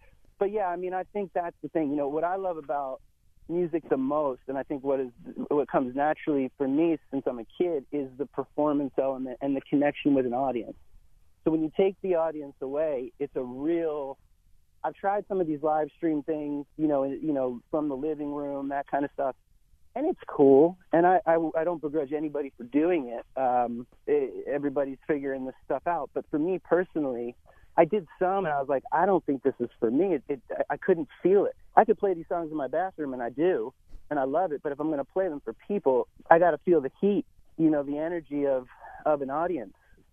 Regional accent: Langhorne, Pennsylvania, United States; also born or lived in California; I'm from Philly area, from the burbs, Langhorne, PA, Bucks County. But I was living out in California.

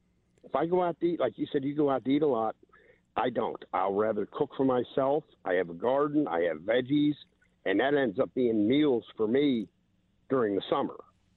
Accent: Pittsburgh, Pennsylvania, United States; moved away as an adult; now in Buffalo, United States; I'm not originally from here. I'm from Pittsburgh. I met a woman in Georgia.

